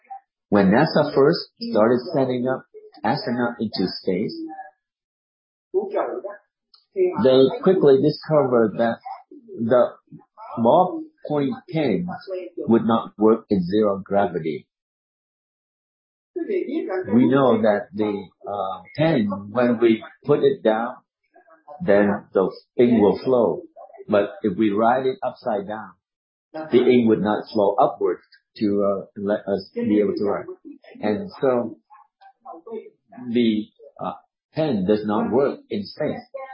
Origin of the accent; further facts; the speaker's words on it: Vietnam; I grew up in Vietnam. There are many people there.